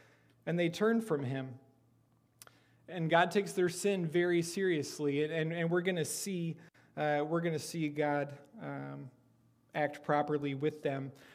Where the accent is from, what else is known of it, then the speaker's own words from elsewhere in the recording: Iowa, United States; I grew up in Iowa, and this doesn't sound like a description of Iowa.